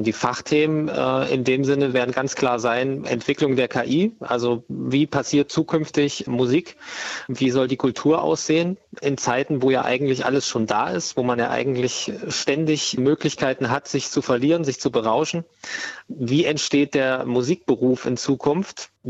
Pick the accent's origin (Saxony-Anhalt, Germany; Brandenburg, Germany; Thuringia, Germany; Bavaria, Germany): Thuringia, Germany; Erfurt; Und dann sagen wir mal aus Thüringen, also Erfurt.